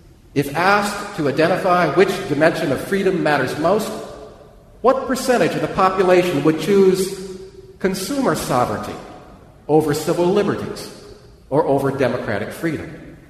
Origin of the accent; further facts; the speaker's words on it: United States; As an American and as a person of considerable privilege, I cherish that word and what it stands for as much as anybody else.